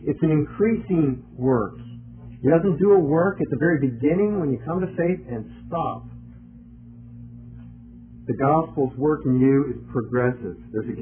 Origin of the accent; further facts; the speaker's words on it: Ohio, United States; he was from New York, I was from Ohio, far away from our homes down in Florida